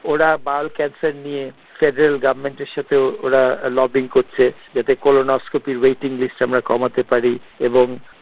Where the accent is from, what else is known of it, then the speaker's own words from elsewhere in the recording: Bangladesh; now in Australia; আমি আমাদের বাংলাদেশি এবং বাঙালি যারা কমিউনিটি আছেন অস্ট্রেলিয়াতে, সবাইকে একটা ইম্পর্টেন্ট কথাই বলবো